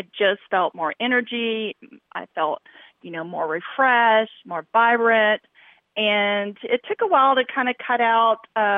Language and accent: English; Dallas, Texas, United States; I grew up right here in Dallas